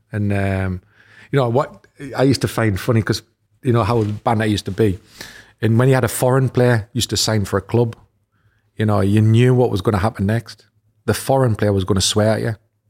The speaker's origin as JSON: {"language": "English", "region": "North East England", "country": "United Kingdom", "said": "Probably because I was from the North East."}